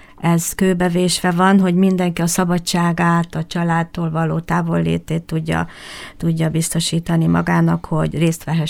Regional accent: Ózd, Borsod-Abaúj-Zemplén, Hungary; mert ugye mi ózdiak vagyunk

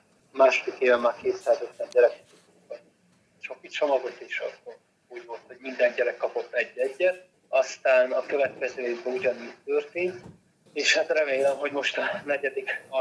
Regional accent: Zakarpattia Oblast, Ukraine; mert én is itt voltam önkéntes kárpátaljaiként

